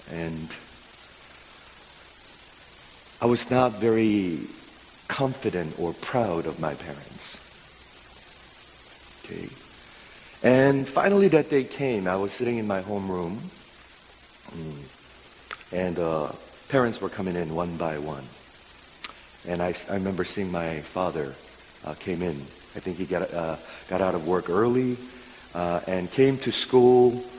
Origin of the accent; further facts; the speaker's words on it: Chicago, Illinois, United States; When I was growing up in Chicago area, this is many years ago, when I was about 14 years old, 15 years old